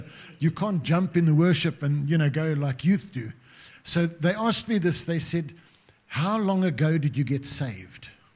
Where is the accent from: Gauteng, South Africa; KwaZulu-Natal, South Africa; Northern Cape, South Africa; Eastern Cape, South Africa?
Eastern Cape, South Africa; Grahamstown; I was in my hometown of Grahamstown many years ago, 1980, 81, and I was in a church.